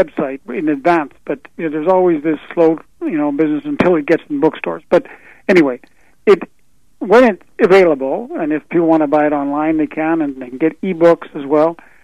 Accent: Ontario, Canada; I'm originally from Northern Ontario.

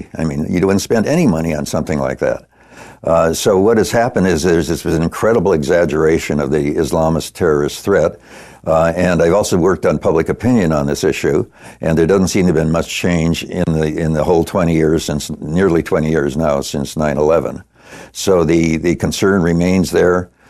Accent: United States; as an American, I'm embarrassed.

